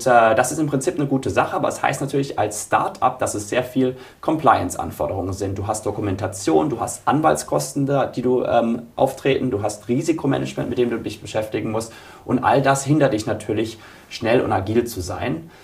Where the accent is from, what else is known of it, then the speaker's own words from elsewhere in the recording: Baden-Württemberg, Germany; ich komme aus dem Badischen, da sagt man, es hat ein Geschmäckle.